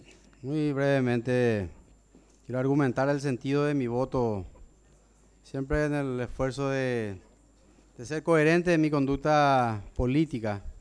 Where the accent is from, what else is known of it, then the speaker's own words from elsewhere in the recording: San Pedro, Paraguay; Eso me duele profundamente como paraguayo, como sanpedrano